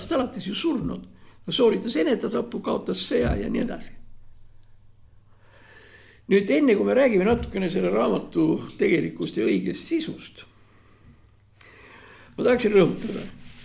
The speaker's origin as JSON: {"language": "Estonian", "country": "Russia", "second_language": "Estonian", "said": "mina olen venelane ja mul on see vene vanaisa ja vene vanaema ja see on siis Saratovi kubermang või Saratovi oblast nõukogude ajal ja sealt üks 5-60 kilometrit mööda Volgat ülespoole on üks väike linnake Volsk"}